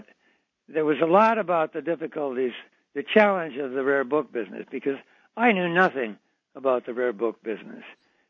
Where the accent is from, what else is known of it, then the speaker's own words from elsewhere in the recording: Three Oaks, Michigan, United States; We often vacationed near my hometown of Three Oaks, Michigan, and always tried to find a place near the lake.